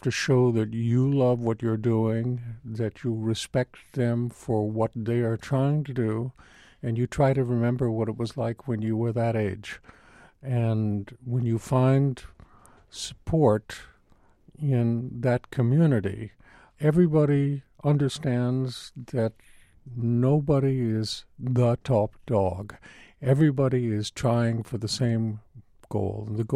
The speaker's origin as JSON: {"language": "English", "town": "Los Angeles", "region": "California", "country": "United States", "tie": "born or raised there", "said": "I grew up in Los Angeles, where there was an exceptional musical community"}